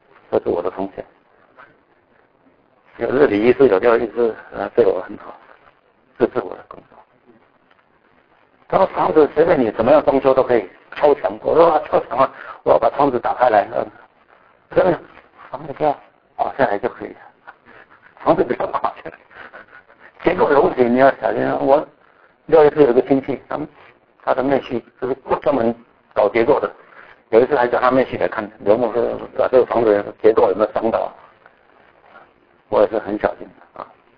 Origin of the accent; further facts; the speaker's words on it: Taiwan; now in China; 我现在打字都是打简体字啊，我输入都是简体字，都是简体字。我现在的口音很多用的词甚至我回到台湾，我这里人会觉得很奇怪啊。